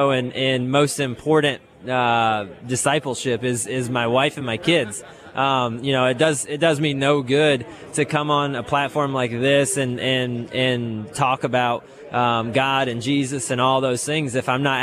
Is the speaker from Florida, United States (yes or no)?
yes; Tampa, Florida, United States; And I grew up in Tampa, Florida.